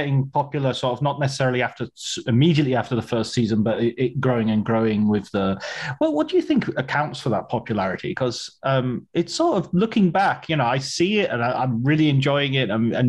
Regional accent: England, United Kingdom; I'm from England, so I watched it in England

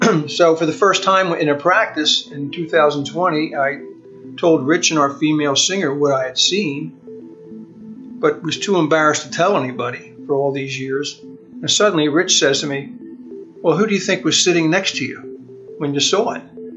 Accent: Philadelphia, Pennsylvania, United States; I'm an attorney from the Philadelphia area

